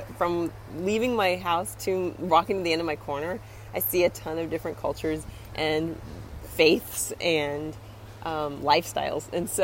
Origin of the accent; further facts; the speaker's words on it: Indiana, United States; now in New York City, United States; I moved here from Indiana to New York City just to have more performance opportunities and to have more exposure to people in the industry who would be able to pay me for that work